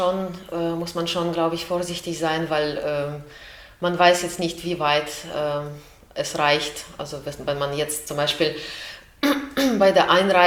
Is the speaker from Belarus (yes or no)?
yes; Belarus; ich komme aus Belarus.